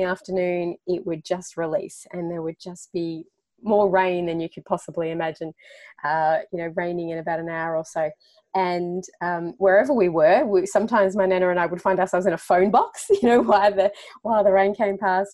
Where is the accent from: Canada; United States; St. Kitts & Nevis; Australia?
Australia; Melbourne, Victoria; So I grew up in Melbourne, which is in south southern part of Australia.